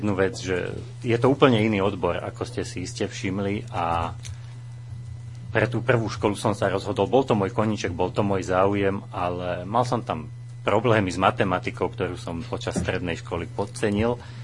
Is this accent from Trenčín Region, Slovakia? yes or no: yes; Trenčín, Trenčín Region, Slovakia; pretože som z Trenčína, nemusel by som dochádzať